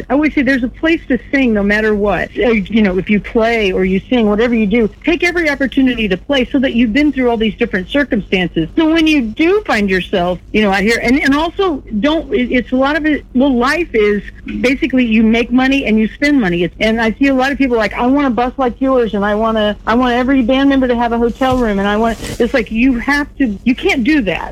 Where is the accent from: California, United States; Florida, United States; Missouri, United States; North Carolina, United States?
Missouri, United States; Here's a song my friend and Opry sister … wrote especially for me about my home state.